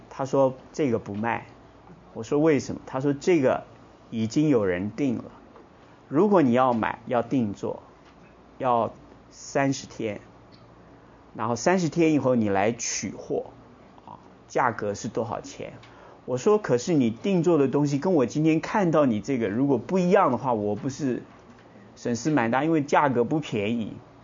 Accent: Taiwan; 后来他说你是台湾来的，我说你怎么知道我是台湾来的？我的普通话讲得比你好啊，因为我在中国大陆有时候出差啊，中国大陆北方人说我是南方人

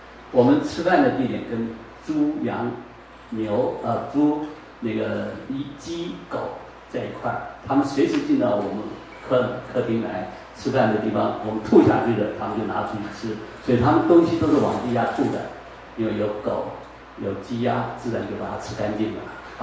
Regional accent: Kaohsiung, Taiwan; 主啊，一个美国人这么爱中国人，我是中国人，求你让我更爱中国人。

